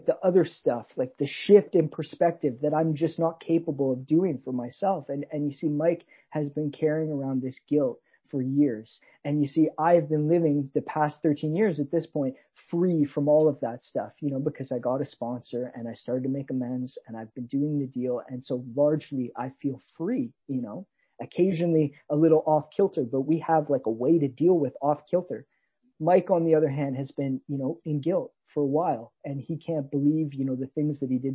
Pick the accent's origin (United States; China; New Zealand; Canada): Canada; accent: Canadian; I hope, you know, my Canadian accent isn't coming out, you know, too hard here